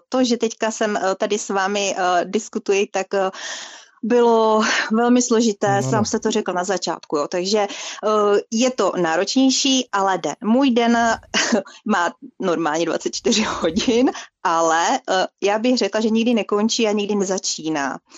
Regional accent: Olomouc, Olomouc Region, Czechia; na konci července 2016 už jsem se stěhovala do Olomouce, odkud pocházím.

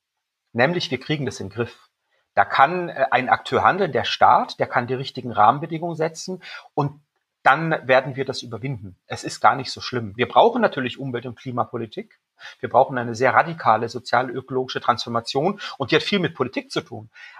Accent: Mainau, Baden-Württemberg, Germany; Ich bin aufgewachsen auf der Insel Mainau im Bodensee, ne, die Blumeninsel, ökologisch.

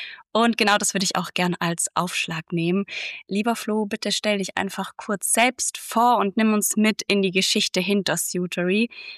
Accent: Ravensburg, Baden-Württemberg, Germany; zu heute 480 Quadratmeter Ladenfläche in meiner Heimatstadt Ravensburg ist ein langer Weg

